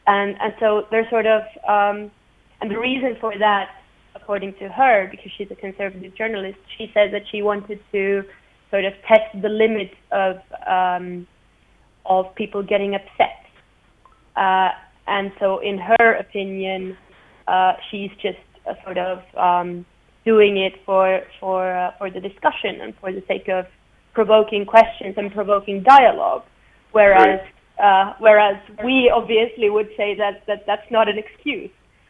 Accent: Helsinki, Uusimaa, Finland; the local beauty pageant in my hometown of Helsinki

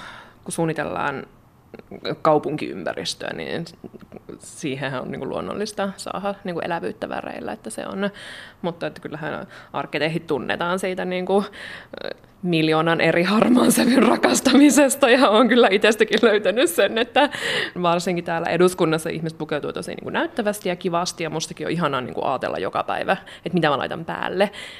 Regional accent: Kemi, Lapland, Finland; now in Oulu, Finland; Mä tuun tuolta Oulusta. Mulle pohjoisuus on iso osa mun taustaa. Mä oon Lapista, Kemistä kotoisin ja nykyään asustelen Oulussa ja sitten täällä Helsingissä käyn töissä eduskunnassa.

